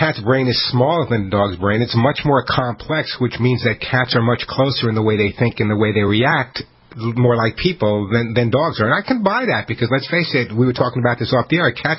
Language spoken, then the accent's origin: English; Long Island, New York, United States; also born or lived in Bronx; being born in the Bronx and growing up on Long Island and not being exposed to cows